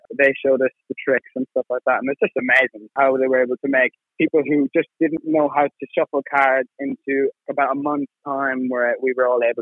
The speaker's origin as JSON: {"language": "English", "town": "Sligo", "region": "County Sligo", "country": "Ireland", "also_born_or_lived": "Australia / Asia", "moved": "yes", "said": "I'm from Sligo. I left Sligo about 10 years ago, lived in Australia, Asia"}